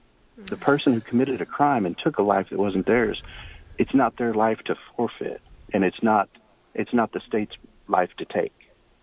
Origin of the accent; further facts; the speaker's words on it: Texas, United States; my whole life, I grew up in Texas, very conservative